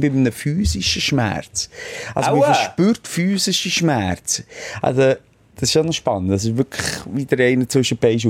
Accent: Bern, Switzerland; Ein Meeting, wo wir als Berner auf Zürich fahren.

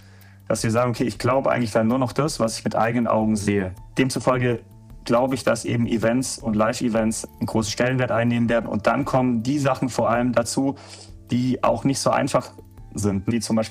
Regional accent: Munich, Bavaria, Germany; now in Stuttgart, Germany; Ich bin aus Stuttgart, beziehungsweise ich wohne in Stuttgart. So muss man es eigentlich sagen. Ursprünglich komme ich aus München, wohne aber seit 25 Jahren in Stuttgart.

